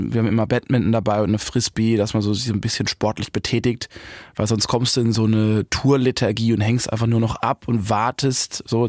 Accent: Busenbach, Baden-Württemberg, Germany; born or raised there

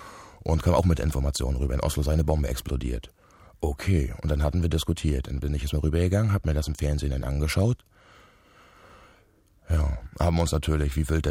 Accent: Mecklenburg-Vorpommern, Germany; wir sind Mecklenburger, Angler.

